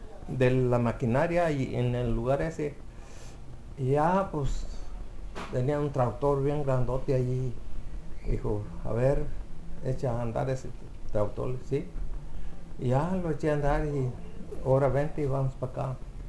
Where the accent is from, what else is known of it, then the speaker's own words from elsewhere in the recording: Silao, Guanajuato, Mexico; Yo soy de Silao, Guanajuato, y donde nos contratamos fue en Irapuato, Guanajuato. Está a 45 minutos, yo creo, de mi pueblo allí a Irapuato.